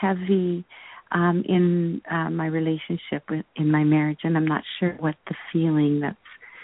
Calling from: Toronto, Ontario, Canada; I'm calling from Toronto.

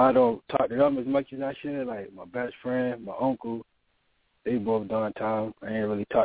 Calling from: North Carolina, United States; I'm in North Carolina right now.

